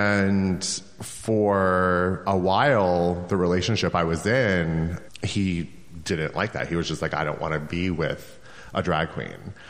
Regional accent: New York, United States; I'm originally from New York.

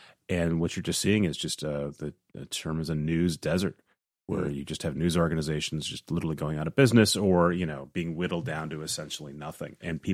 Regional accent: Midwest, United States; And then I think of growing up in the Midwest, in the U.S.

